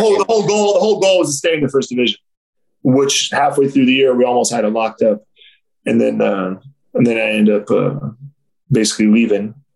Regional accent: United States; And obviously, he's French. I'm American.

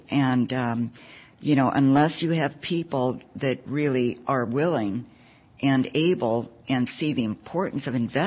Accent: Montana, United States; moved away; I'm from Montana, and my great-grandma, you know, and my family's from Montana, but we've been in California now 30, 40 years, and our condo is in Southern California

